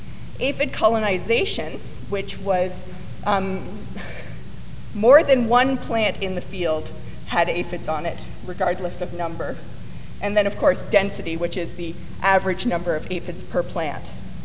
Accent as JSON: {"language": "English", "region": "Ontario", "country": "Canada", "said": "because we're from Ontario"}